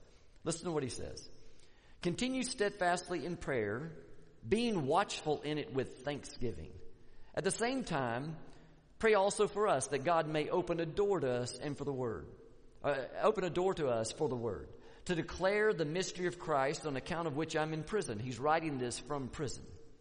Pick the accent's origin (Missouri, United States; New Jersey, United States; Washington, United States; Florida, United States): Florida, United States; Tallahassee; now in Atlanta, United States; Listen, when I was growing up, I grew up in Tallahassee. We would go to Atlanta for vacation. Now, I live in Atlanta.